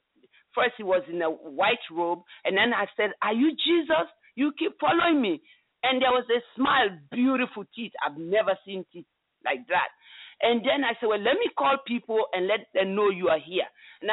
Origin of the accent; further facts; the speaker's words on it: Sierra Leone; Well, I grew up in Sierra Leone. We were Muslims, and you know, it's a small country, and we had a lot of troubles, you know, wars and everything, but now it's over.